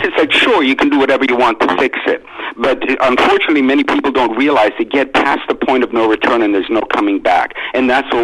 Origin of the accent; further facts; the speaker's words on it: England, United Kingdom; accent: northern English; it used to be a British accent, then I tried to fit in and messed it up, but I'm from England myself.